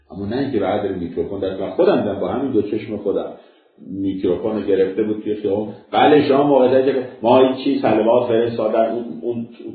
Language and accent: Persian; Iran; ما ایرانیم، نباید چم بیاریم، همینه دیگه